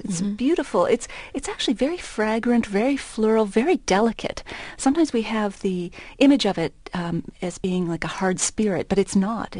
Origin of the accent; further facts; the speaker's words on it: Nova Scotia, Canada; I'm originally from Cape Breton.